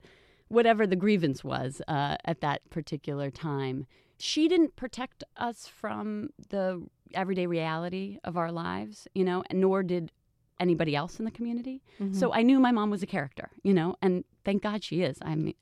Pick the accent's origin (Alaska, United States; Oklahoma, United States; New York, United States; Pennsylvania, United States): New York, United States; New York City; So, you know, growing up in the Chelsea was, it's funny because, you know, everybody thinks of it as this wild and probably inappropriate place to raise a child